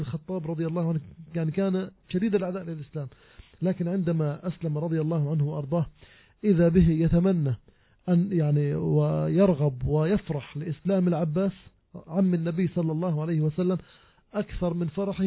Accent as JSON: {"language": "Arabic", "country": "Palestine", "said": "عندنا في فلسطين"}